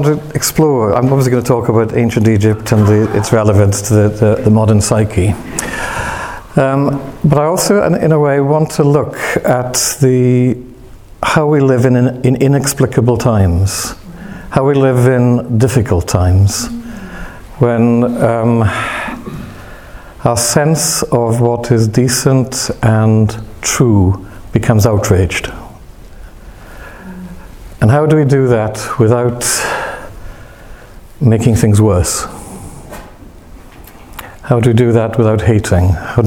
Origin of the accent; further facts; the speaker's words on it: Wales, United Kingdom; So when I get excited about topics, I'm Welsh, and I get very Welsh.